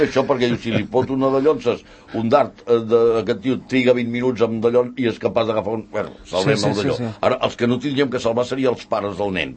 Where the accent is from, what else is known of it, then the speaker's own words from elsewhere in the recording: Tortosa, Catalonia, Spain; Jo sóc de Tortosa, jo sóc tortosí, de Socarrel, i n'estic molt content de ser-ho.